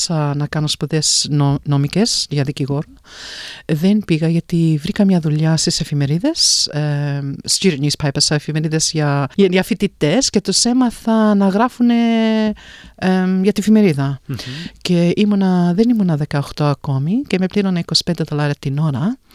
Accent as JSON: {"language": "Greek", "town": "Melbourne", "region": "Victoria", "country": "Australia", "tie": "born or raised there", "said": "Μεγάλωσα στο North Fitzroy, στο Miller Street North Fitzroy. Είχαμε μαγαζί εκεί πέρα, Μιούπα. Σαν πολλούς τους Έλληνες, εγώ γεννήθηκα 64, 1970, αγοράσαμε το μαγαζί."}